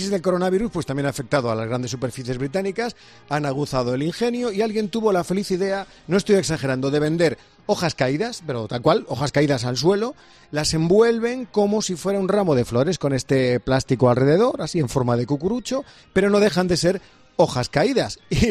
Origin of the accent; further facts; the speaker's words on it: Madrid, Community of Madrid, Spain; es que soy de Madrid